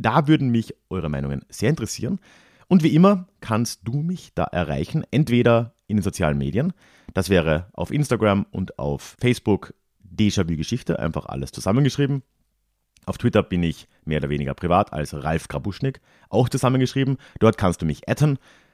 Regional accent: Lenggries, Bavaria, Germany; Ich komme aber aus Lenggries in Oberbayern.

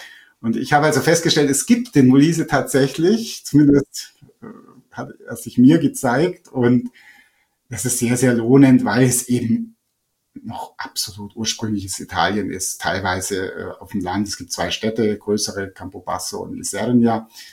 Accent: Bavaria, Germany; bei uns in Oberbayern

